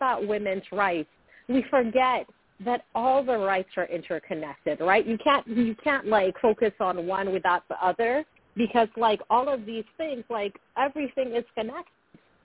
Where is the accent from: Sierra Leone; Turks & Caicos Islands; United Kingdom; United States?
Sierra Leone; when I grew up in Sierra Leone, I grew up next to a marsh that drained out into the beach, right?